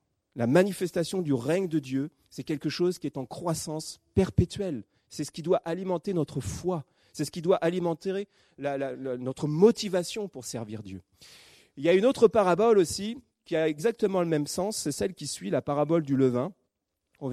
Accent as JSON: {"language": "French", "country": "France", "said": "si on prend, nous, en tant que Français, notre référence, ça va être la baguette."}